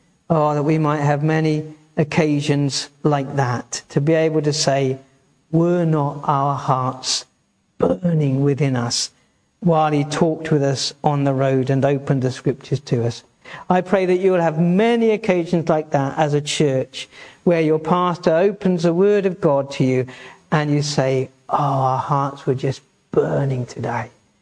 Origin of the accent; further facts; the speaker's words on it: East of England, United Kingdom; now in Wales; I come from Essex and we don't show it the way that you people do. We don't wear our heart on a sleeve the way that you lovely Welsh people do.